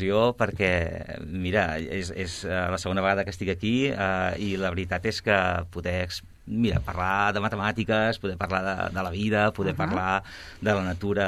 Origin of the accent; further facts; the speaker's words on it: Sant Quirze del Vallès, Catalonia, Spain; also born or lived in Sabadell; jo vivia a Poble Sec, a un barri de Sant Quirze, que es diu Poble Sec, després vaig viure més cap al centre de Sant Quirze, però estudiava a Sabadell. Per tant, la meva infantesa passa a Sant Quirze i a Sabadell.